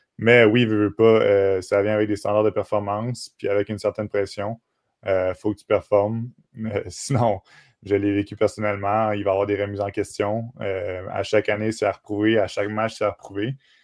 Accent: Montreal, Quebec, Canada; Ben, je viens de Montréal, je m'en cache pas. J'adore Montréal comme ville également

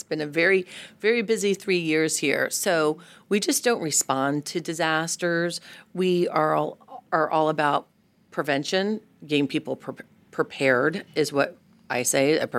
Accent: San Diego, California, United States; moved away as an adult; We're from San Diego. Mm-hmm. So it's Groundhog's Day there. 72 and sunny every single day, 365 days a year.

